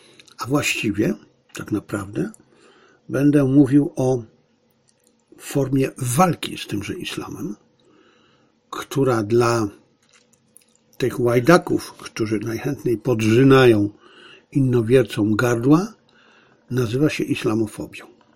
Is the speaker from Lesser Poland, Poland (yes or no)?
yes; Bielcza, Lesser Poland, Poland; pochodzę, jak Państwo wiecie, z Bielczy, koło Tarnowa w Galicji, po Mieczu.